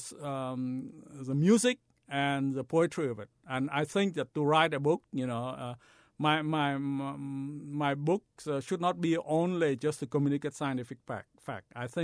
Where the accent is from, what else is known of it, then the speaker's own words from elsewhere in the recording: Vietnam; I went to French school when I was growing up in Vietnam.